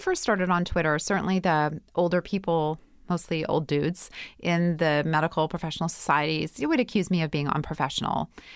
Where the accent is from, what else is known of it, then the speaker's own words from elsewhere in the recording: Winnipeg, Manitoba, Canada; I'm from Winnipeg. What else do you say when it's minus 40? It's fucking cold, right?